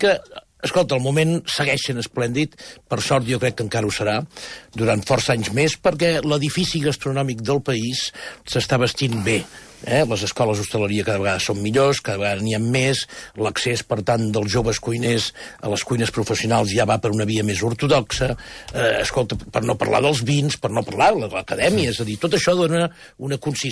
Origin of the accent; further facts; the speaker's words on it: Catalonia, Spain; sabeu que sóc del Vallès jo, eh?